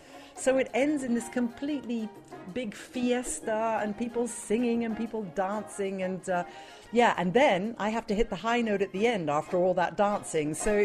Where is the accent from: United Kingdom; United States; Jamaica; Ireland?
United Kingdom; England; moved away as an adult; I came from England.